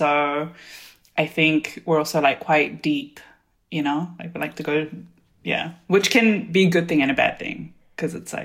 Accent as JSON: {"language": "English", "country": "New Zealand", "tie": "born or raised there", "also_born_or_lived": "South Korea", "lives_now": "Berlin, Germany", "said": "I was born in South Korea and immigrated to New Zealand in 1995. So I grew up in New Zealand and I currently live in Berlin. I'm 35."}